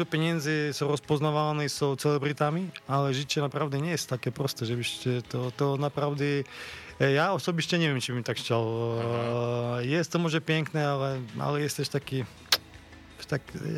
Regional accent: Slovakia; pochodzę z małej wioski, ze Słowacji, gdzie nie ma nic. Naprawdę są piękne góry

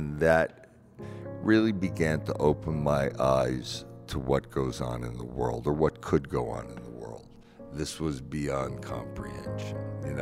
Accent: Branford, Connecticut, United States; I grew up in Branford, Connecticut.

